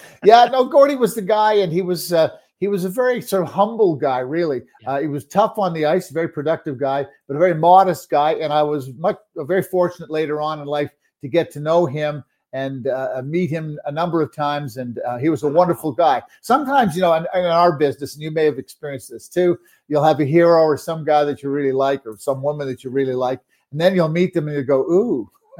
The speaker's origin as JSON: {"language": "English", "town": "Montreal", "region": "Quebec", "country": "Canada", "tie": "born or raised there", "said": "I grew up in Montreal in the province of Quebec."}